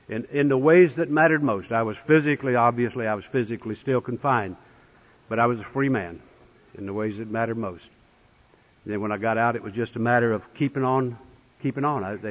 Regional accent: North Carolina, United States; I'm a guy from North Carolina that's in prison in Michigan. I'm coming back.

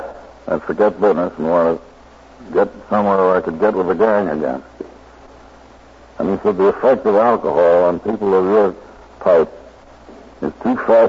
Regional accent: Albany, New York, United States; but I was in the outfit that was stationed around right in my hometown of Albany.

